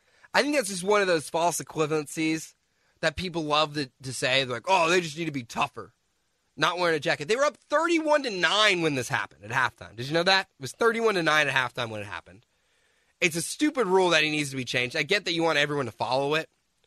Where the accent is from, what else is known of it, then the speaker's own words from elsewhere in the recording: Houston, Texas, United States; And I'm from Houston, so, and I will talk about the mellow thing coming up in the next hour.